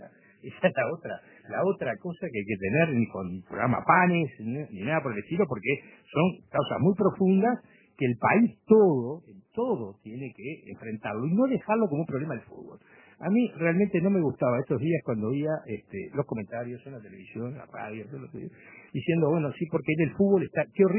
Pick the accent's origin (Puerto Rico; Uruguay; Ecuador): Uruguay; en mi país, en este Uruguay